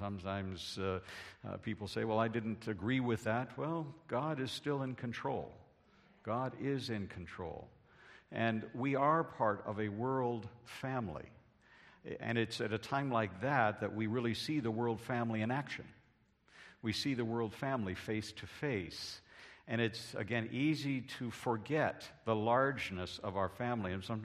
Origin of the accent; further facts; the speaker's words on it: Mountain View, California, United States; the church home where I grew up in Mountain View.